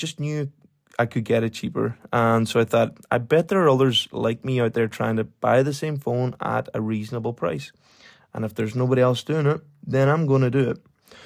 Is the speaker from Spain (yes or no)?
no; Ulster, Ireland; accent: Donegal; they didn't understand my Donegal accent.